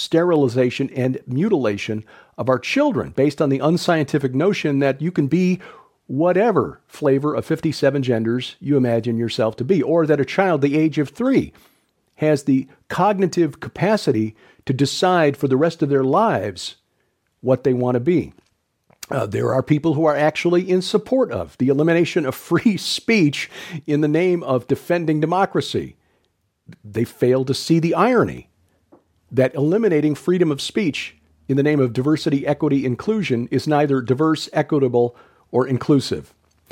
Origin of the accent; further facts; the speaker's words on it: Chicago, Illinois, United States; Come on, I'm from Chicago.